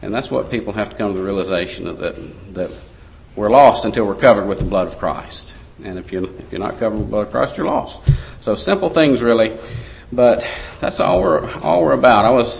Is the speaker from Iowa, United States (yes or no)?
no; Tuscaloosa, Alabama, United States; When I'm originally from Tuscaloosa